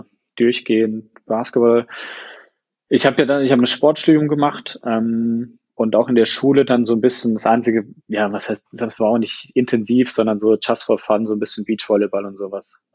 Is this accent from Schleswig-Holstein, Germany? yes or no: no; Heidelberg, Baden-Württemberg, Germany; ich komme aus Heidelberg, bin ja jetzt im Januar 31 geworden